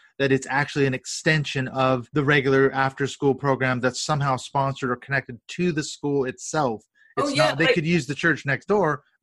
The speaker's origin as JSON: {"language": "English", "town": "Kent", "region": "Washington", "country": "United States", "tie": "born or raised there", "said": "I am from Seattle, yep. I'm from East Hill, south of Seattle, the Kent area."}